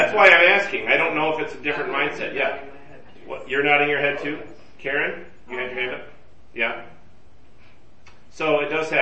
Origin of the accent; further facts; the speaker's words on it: United States; maybe it's because I'm a man and I grew up in American culture